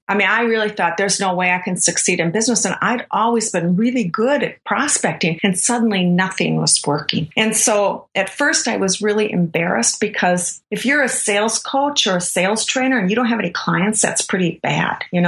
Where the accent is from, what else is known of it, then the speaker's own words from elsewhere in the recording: Minnesota, United States; Now, I'm from Minnesota. I get to say, you betcha.